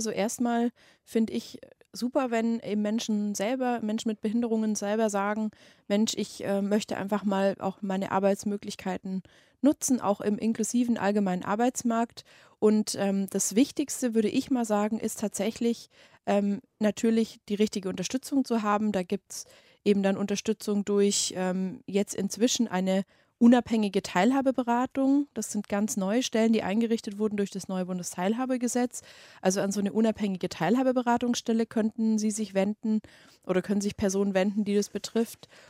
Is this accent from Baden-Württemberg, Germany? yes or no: yes; Baden-Württemberg, Germany; born there; weil ich wohne selber in Bayern und komme ja aber gebürtig aus Baden-Württemberg